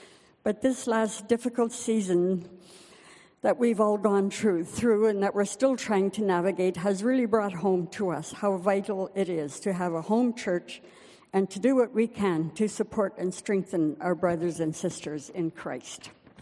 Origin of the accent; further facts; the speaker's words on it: Vanderhoof, British Columbia, Canada; I was born and raised in Vanderhoof in a very large family.